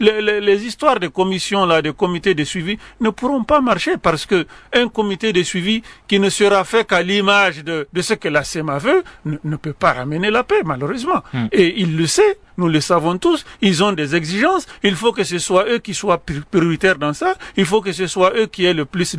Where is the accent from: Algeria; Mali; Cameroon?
Mali; nous sommes des Maliens.